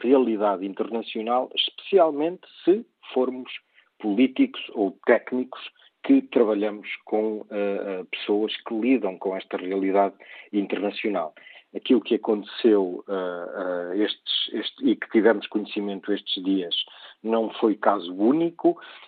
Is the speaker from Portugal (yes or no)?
yes; Portugal; uma vez que sou português, resido em Portugal.